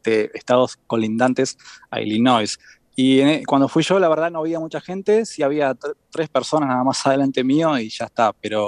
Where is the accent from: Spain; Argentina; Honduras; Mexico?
Argentina; moved away; como ciudadano argentino